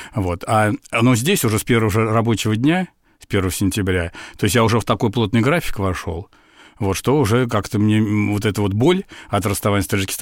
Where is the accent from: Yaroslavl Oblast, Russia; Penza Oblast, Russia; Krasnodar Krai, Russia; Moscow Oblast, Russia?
Moscow Oblast, Russia; Sergiev Posad; я родился в Загорске, и потом в Сергиевом Посаде. То есть это мой родной город, то есть это вообще моя родина.